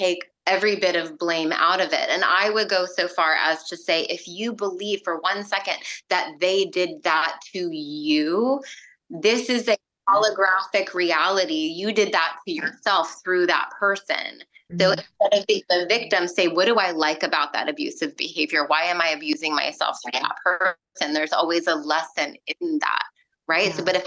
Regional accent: California, United States; So I grew up in San Luis Obispo County on the Central Coast, in the Central Coast of California. Gorgeous, beautiful. My grandmother lived on the property with us.

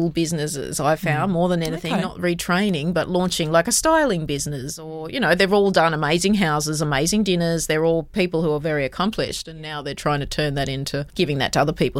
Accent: Gunnedah, New South Wales, Australia; Growing up in Gunnedah, I realised pretty quickly there was going to be no man that was going to pay for the life I wanted.

